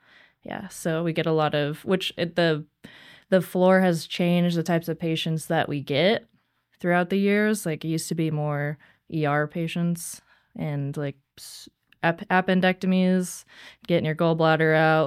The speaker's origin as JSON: {"language": "English", "region": "Idaho", "country": "United States", "tie": "born or raised there", "said": "I was born and raised in Idaho. So I've been a nurse in Idaho for about 8 years or so."}